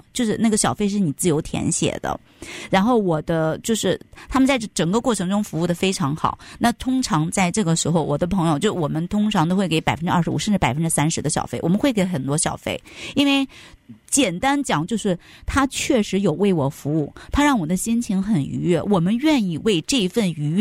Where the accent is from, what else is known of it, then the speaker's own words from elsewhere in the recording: China; 我们中国人又比较要面子